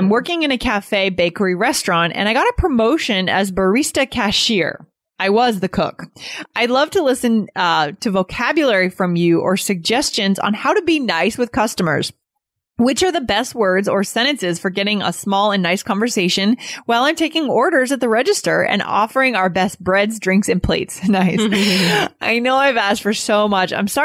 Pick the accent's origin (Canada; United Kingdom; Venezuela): Venezuela; English is a second language; moved away as an adult; now in San Francisco, United States; I'm from Venezuela and I came to San Francisco a year ago. I've studied English, but I have a problem. Around me, there are so many Latin people that I can't speak English the whole day as I'd like